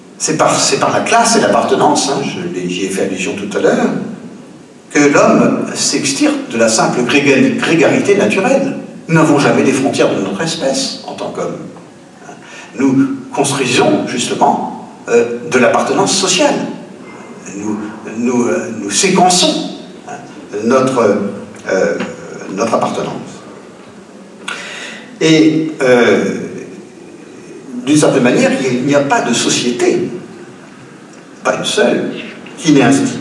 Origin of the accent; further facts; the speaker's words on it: Rennes, Brittany, France; moi je suis de Rennes, à Rennes, il y a des quartiers, évidemment, comme tout le monde.